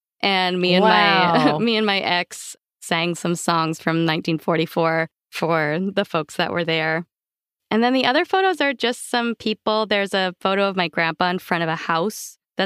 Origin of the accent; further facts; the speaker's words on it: East of England, United Kingdom; from Essex.